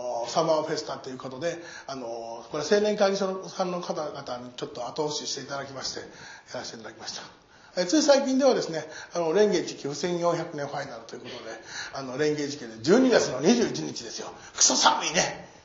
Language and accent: Japanese; Nara, Japan; now in Fujieda, Japan; 自分の生まれ育った奈良よりも好きなんです。